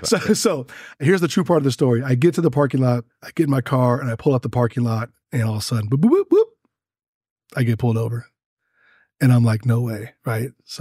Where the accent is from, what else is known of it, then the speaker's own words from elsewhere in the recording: California, United States; I grew up in the Bay Area. It's a diverse place. You know, I remember growing up in the 80s.